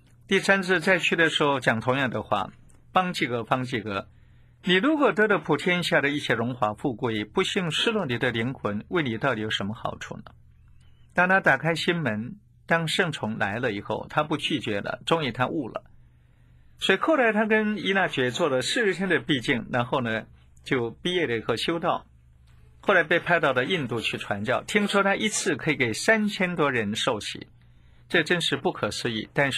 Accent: China; 就如同我们中国人常说的"官说"嘛。

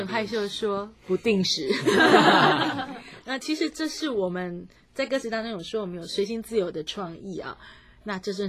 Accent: Kaohsiung, Taiwan; now in Taipei, Taiwan; 然后我们都是高雄的孩子，但是高雄的孩子必须到台北来打拼，所以我们也分隔两地

